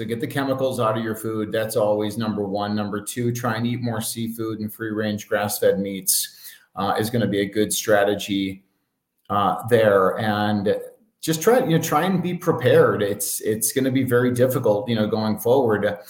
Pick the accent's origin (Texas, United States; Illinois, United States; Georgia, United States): Illinois, United States; Chicago; my hometown of Chicago